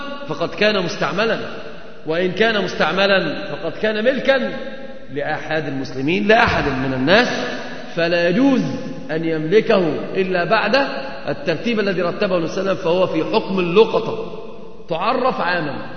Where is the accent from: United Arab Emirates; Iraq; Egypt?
Egypt; على ما اشتهر عندنا في مصر وفي البلاد